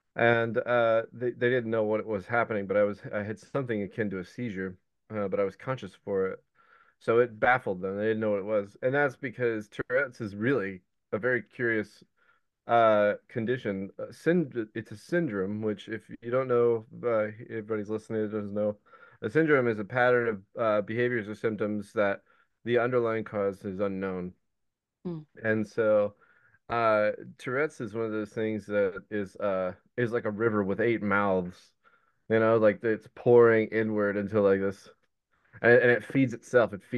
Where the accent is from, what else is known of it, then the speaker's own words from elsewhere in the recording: Texas, United States; I grew up in Texas. I'm not wholly compatible with the prevailing views down there for a lot of things. But I love my people for their ability to tell stories.